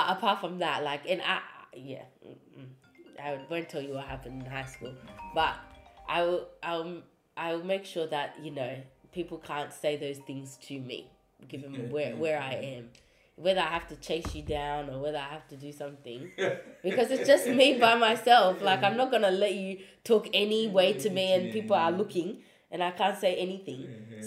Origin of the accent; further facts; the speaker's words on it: Australia; growing up in Australia, being the only black girl in high school and primary school and stuff like that.